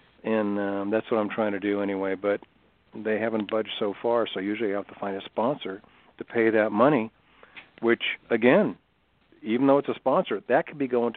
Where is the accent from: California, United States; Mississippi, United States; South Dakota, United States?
California, United States; Campbell; And of all the places, my hometown, I'll just say it, it's $10,000 to rent that place, and they won't give me a break on it. And it makes me mad, you know, thinking, wait a minute, we want to do this. Campbell's a great place to live.